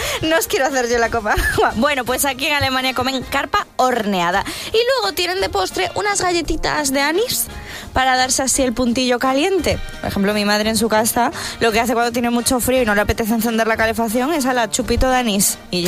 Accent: Galicia, Spain; Eso en mi pueblo no pasa.

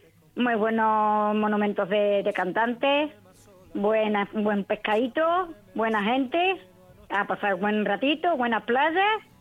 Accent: Algeciras, Andalusia, Spain; Soy de Algeciras, andaluza.

